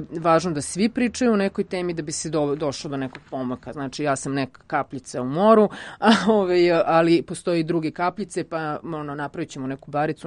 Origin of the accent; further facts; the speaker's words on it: Sombor, Vojvodina, Serbia; dolazim iz Sombora, rodom sam iz Sombora, i neki od tih logora su bili u komšiluku, u Gakovu.